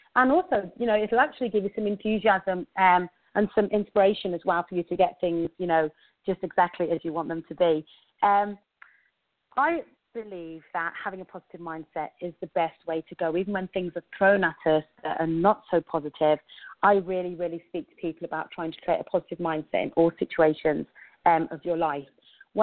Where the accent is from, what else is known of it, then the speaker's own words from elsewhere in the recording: England, United Kingdom; accent: English; now in British Columbia, Canada; I'm married and I live in British Columbia in Canada. As you can hear, I have an English accent. So I was born and raised in England, and I moved to Canada in the year 2000.